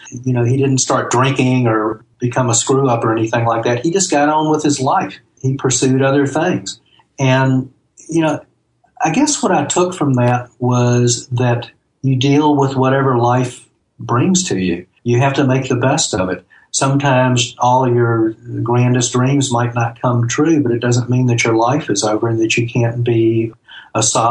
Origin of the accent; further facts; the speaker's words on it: Deep South, United States; a young white boy growing up in the Deep South